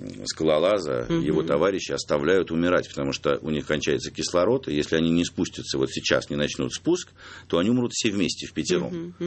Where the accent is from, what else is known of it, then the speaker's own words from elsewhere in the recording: Russia; я русский, что я россиянин. Россиянин. Патриотическое кино, когда я счастлив, что я родился в этой стране.